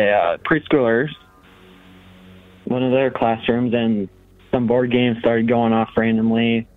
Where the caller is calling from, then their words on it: Iowa, United States; I'm calling from Iowa.